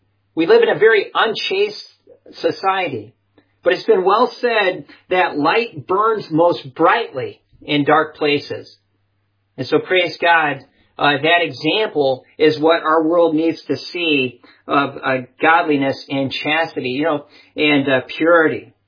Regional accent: Wisconsin, United States; I grew up in Wisconsin and enjoyed doing that in my youth, looking for these semi-precious stones.

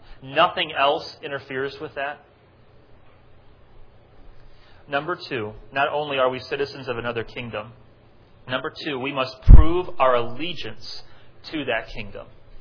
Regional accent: New York City, New York, United States; There's something special about telling people in other places in the U.S. or in the world that I'm from New York City.

